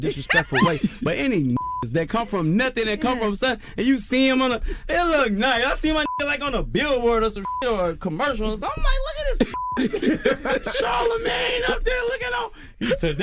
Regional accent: Los Angeles, California, United States; I'm from Los Angeles, California. I did not have to get piss tested.

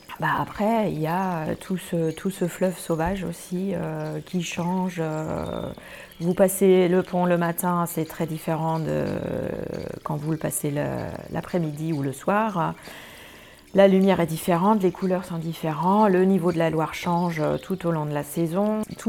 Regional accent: Germany; now in France; Je suis allemande et j'habite depuis à peu près 30 ans en France.

